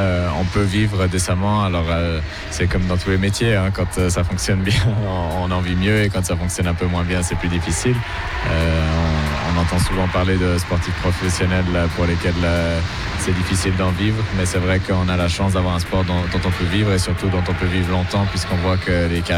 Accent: Geneva, Switzerland; Je suis genevois, j'ai quasiment grandi dans les tribunes de ce concours

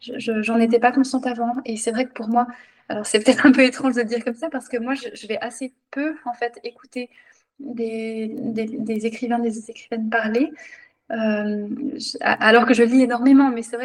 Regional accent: Jura, Switzerland; J'ai grandi dans le Jura suisse à partir de l'âge de 5 ans. J'ai fait le lycée. Ensuite, j'ai étudié à Bienne.

